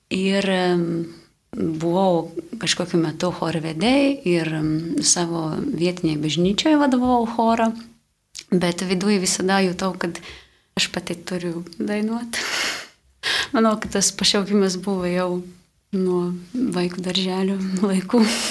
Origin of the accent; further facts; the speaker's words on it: Latvia; Lithuanian is a second language; moved away as an adult; now in Vilnius, Lithuania; Taip, aš esu iš Latvijos, kaip jau gal girdit.